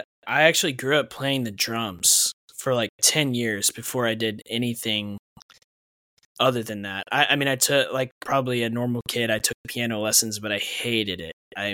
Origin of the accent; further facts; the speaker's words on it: Nashville, Tennessee, United States; So growing up in Nashville, I still love it there.